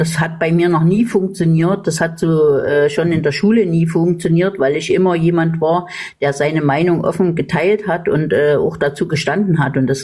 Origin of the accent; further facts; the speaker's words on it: East Germany, Germany; Ich bin ja auch ein Ossi-Kind.